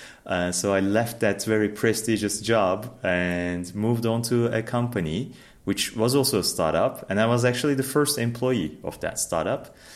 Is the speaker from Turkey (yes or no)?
yes; Istanbul, Turkey; I'm actually born and raised in Istanbul. I lived there for 25 years.